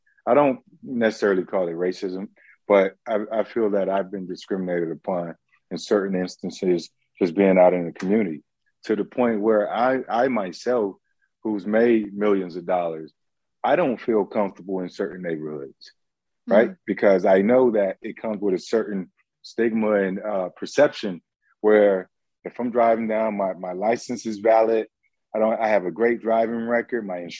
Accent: Florida, United States; I grew up in Palm Beach County.

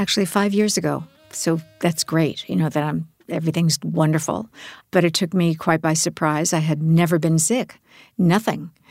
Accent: New York, United States; I grew up in New York. To be a little girl, to grow up in New York, and then you have a chance to be on Broadway?

